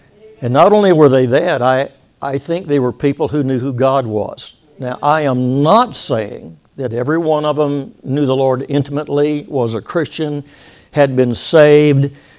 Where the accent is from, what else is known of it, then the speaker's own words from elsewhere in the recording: Waco, Texas, United States; born there; So I was born in Waco, Texas during the war, and my dad was off to war.